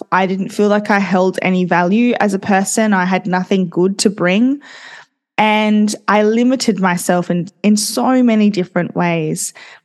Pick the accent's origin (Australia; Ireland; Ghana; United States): Australia; as an Australian, I kind of feel like our accent can sometimes be a little bit harsh. So I love hearing other people's accents. But yes, I am an Aussie